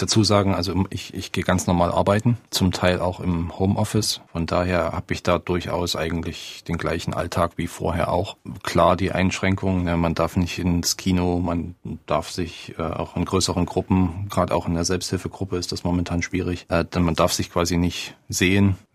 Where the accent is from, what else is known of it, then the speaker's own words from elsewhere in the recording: Leipzig, Saxony, Germany; born there; Ich bin hier in Leipzig geboren, bin 36 Jahre alt.